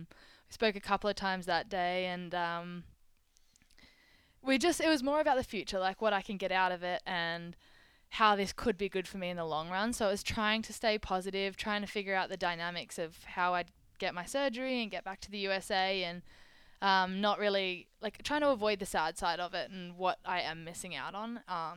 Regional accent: Australia; The one percenters, that's what we always talk about being an Australian player, is the one percenters, and yeah, diving on loose balls, getting the tough rebounds and making the easy passes. That's kind of the things that are instilled in us from a really young age.

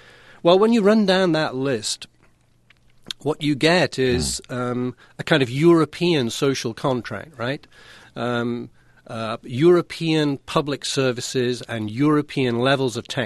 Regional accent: United Kingdom; now in United States; Yeah, well, I'm a Brit

